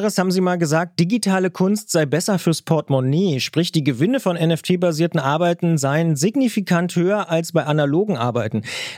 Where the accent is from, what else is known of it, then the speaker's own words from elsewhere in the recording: Potsdam, Brandenburg, Germany; in meiner alten Heimatstadt Potsdam